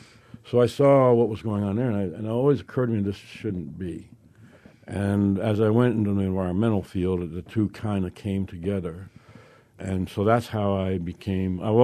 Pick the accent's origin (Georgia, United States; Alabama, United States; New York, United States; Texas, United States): New York, United States; New York City; I'm from New York City.